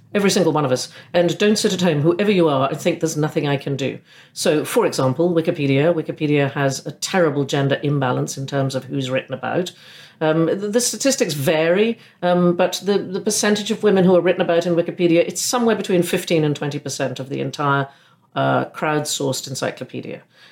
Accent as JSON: {"language": "English", "country": "United States", "tie": "born or raised there", "said": "I grew up in America. I love that country."}